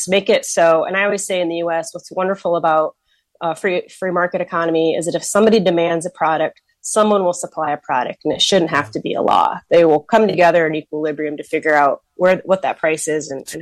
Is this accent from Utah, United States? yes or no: no; Independence, Iowa, United States; I went to my hometown in Independence, Iowa, and looked at it.